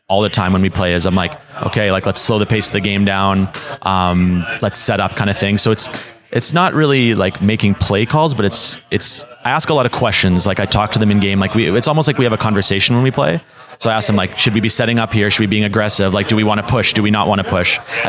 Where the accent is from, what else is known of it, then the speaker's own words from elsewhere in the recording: Canada; Like when we're from Canada, so the scene wasn't too big in Canada when we first started.